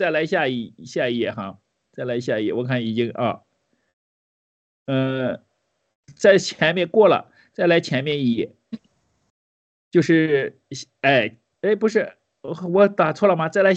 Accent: China; 从某种这一点，我们中国人是认识不到的哈

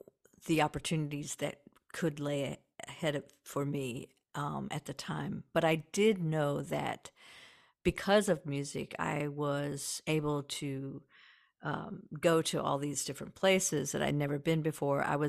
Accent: West Virginia, United States; But when I was growing up in West Virginia, there was actually not an interstate.

